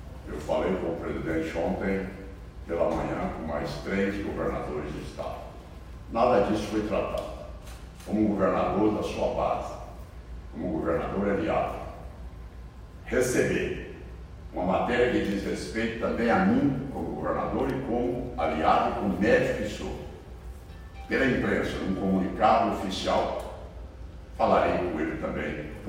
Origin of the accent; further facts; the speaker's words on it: Goiás, Brazil; Graças a Deus e como goiano, não, repito, não é este o sentimento da ampla maioria do empresariado do Estado de Goiás.